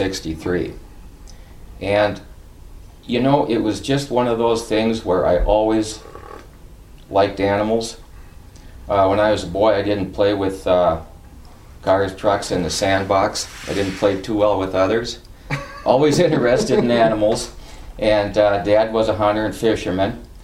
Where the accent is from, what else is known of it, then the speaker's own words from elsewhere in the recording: Deer River, Minnesota, United States; I'm from Deer River, Minnesota, which is pretty much central part of the state, about exactly 100 miles south of the Canadian border.